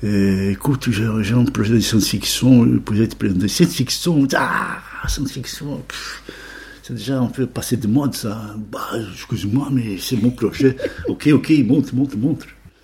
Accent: Rio de Janeiro, Brazil; comme je suis brésilien, né à Rio

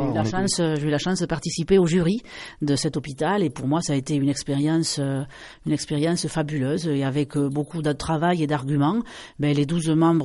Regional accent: Belcastel, Occitanie, France; Parce que je suis originaire de Belcastel. Enfin, je suis née à Rupérou, mais mes parents sont sur la commune de Belcastel.

